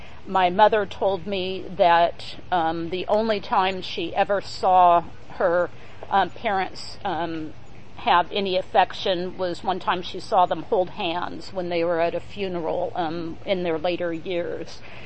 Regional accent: Tulare, California, United States; born there; I was born in the Central Valley in the small town of Tulare.

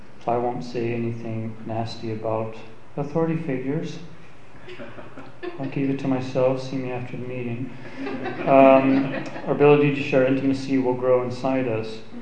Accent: Hawaii, United States; also born or lived in Johnson City, Tennessee / California; I was born in Johnson City, Tennessee on December 12, 1958. We moved to California in 1962. We came here by train from Santa Barbara in 1964. We flew to Hawaii. Thank God they had airplanes. And I pretty much grew up in Hawaii.

